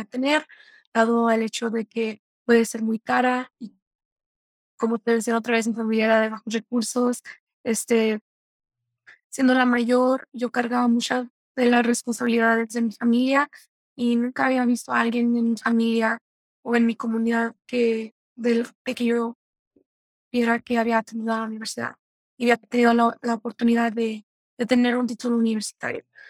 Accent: Nescopio, Guanajuato, Mexico; now in Greeley, United States; Mi familia llegó aquí en el 2010. Somos de Guanajuato, México, y de un municipio llamado, bueno, es un rancho llamado Nescopio, fuera de Guanajuato. Y ese rancho es de menos de 2,000 personas, así que desde ya venimos aquí a Greeley

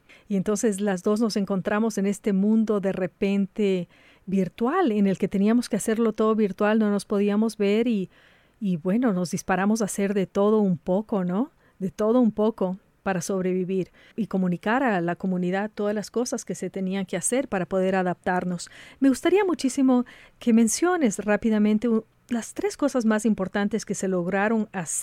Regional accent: Ecuador; como soy ecuatoriana, no me puedo aguantar

